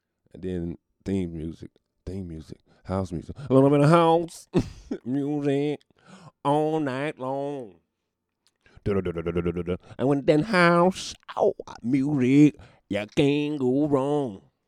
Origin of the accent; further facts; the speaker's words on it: North Carolina, United States; Because I'm from North Carolina. We got that natural beach.